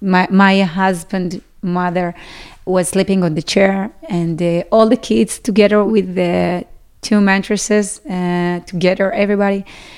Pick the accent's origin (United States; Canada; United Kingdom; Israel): Israel; Sderot, Southern District; English is a second language; I am from Sderot. I'm 35 years old.